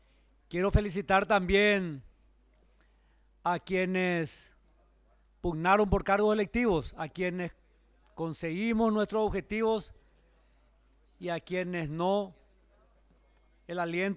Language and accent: Spanish; Paraguay; hoy todos, como paraguayos, deberíamos estar acompañando la futura gestión del próximo presidente de la República del Paraguay